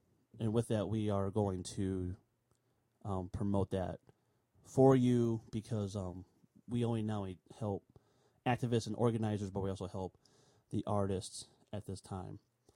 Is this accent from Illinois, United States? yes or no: yes; Illinois, United States; a tornado actually hit through a town near my home, kind of near my hometown, about maybe an hour and a half north of where the tornado hit. A town called Washington, Illinois.